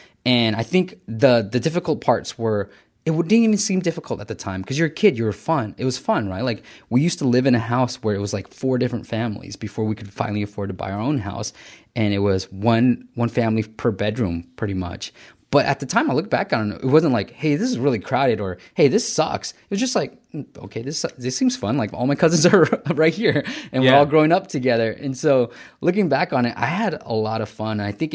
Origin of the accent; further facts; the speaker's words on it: Fremont, California, United States; So we moved all the way to Union City, California. And I grew up in Fremont, California.